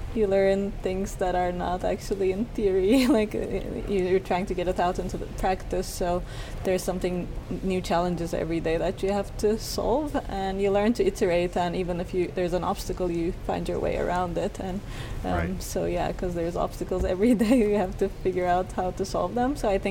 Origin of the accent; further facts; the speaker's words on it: Turkey; English is a second language; especially when I was growing up in Turkey.